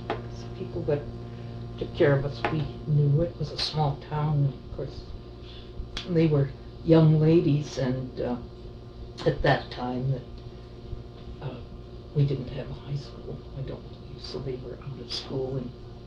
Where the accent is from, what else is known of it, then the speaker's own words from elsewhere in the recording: Kodiak, Alaska, United States; born there; I was born here in Kodiak.